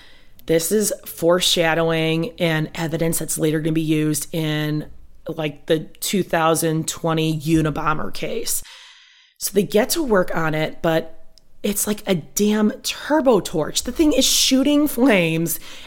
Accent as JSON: {"language": "English", "region": "Midwest", "country": "United States", "said": "And by the way, I'm from the Midwest, and we have things like cabbage rolls."}